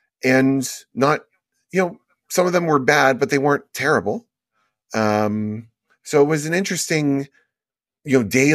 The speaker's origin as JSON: {"language": "English", "town": "Houston", "region": "Texas", "country": "United States", "tie": "born or raised there", "also_born_or_lived": "Las Vegas", "said": "I grew up in Houston, but a lot of my time was spent in Vegas. My grandparents lived with us in Houston"}